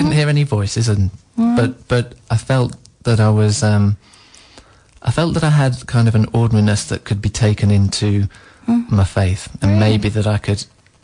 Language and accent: English; East of England, United Kingdom; Originally, I'm from Essex